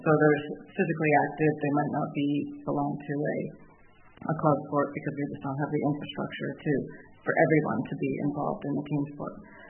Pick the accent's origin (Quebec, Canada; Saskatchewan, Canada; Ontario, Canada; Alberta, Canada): Ontario, Canada; Burlington; I didn't grow up in the Yukon. I grew up in Ontario in a place called Burlington, so it's a sort of bedroom city to Toronto.